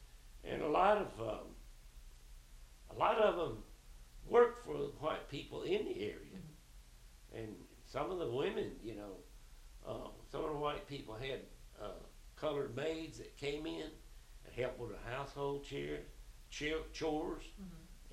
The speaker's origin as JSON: {"language": "English", "town": "Roswell", "country": "United States", "tie": "born or raised there", "said": "And you hardly ever saw that, you know, when I was growing up in the Roswell area."}